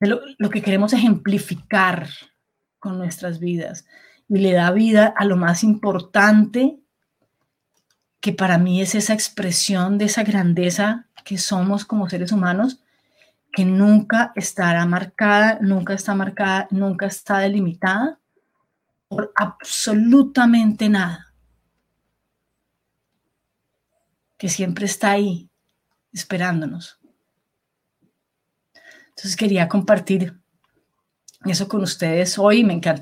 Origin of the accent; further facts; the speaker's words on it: Venezuela; un dictador que está en mi país, Venezuela.